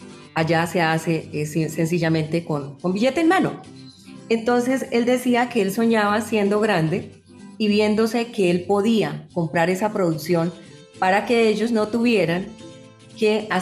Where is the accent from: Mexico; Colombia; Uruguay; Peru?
Colombia; Villeta, Cundinamarca; now in Bogotá, Colombia; soy ciudadana villetana y radicada acá en Bogotá.